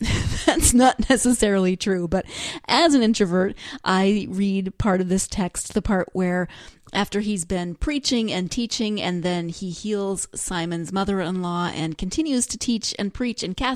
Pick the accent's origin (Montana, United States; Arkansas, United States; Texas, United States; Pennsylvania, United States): Montana, United States; I'm from Montana. Obviously, Montana is the coolest place ever. And I still think Montana is awesome, even though I don't live there anymore.